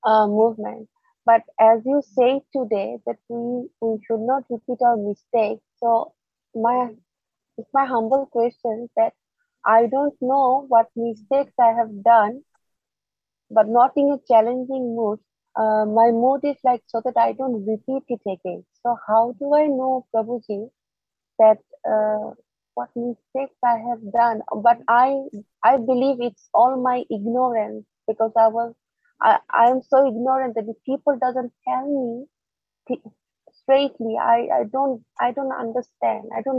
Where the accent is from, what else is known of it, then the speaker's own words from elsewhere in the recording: Bangladesh; All I remember, my home country is Bangladesh. So when I was there